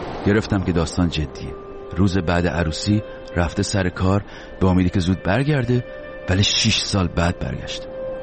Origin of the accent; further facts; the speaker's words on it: Iran; گفتم نه نه، نظر لطف شماست، من ایرانی هستم.